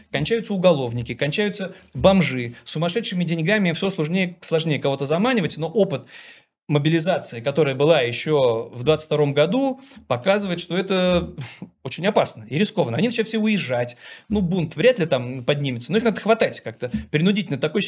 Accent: Leningrad, Saint Petersburg, Russia; Ну и мы такие из Ленинграда приехали, прекраснодушные студентишки.

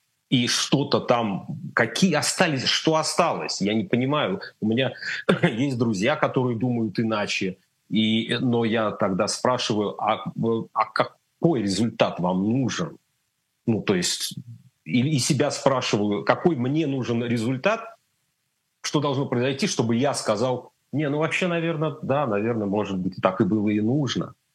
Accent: Russia; Поскольку я русский человек, россиянин, мне сложно.

